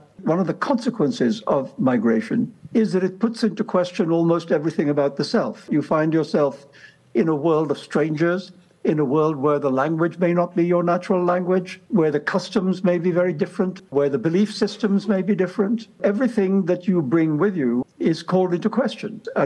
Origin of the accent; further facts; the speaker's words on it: India; as a child growing up in India